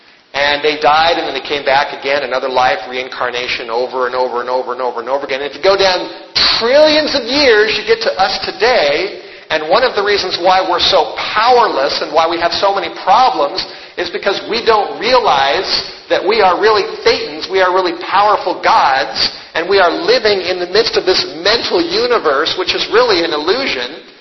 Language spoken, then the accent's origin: English; Los Angeles, California, United States; As I was growing up in the Hollywood Hills, I remember driving over the hill and going down onto Hollywood Boulevard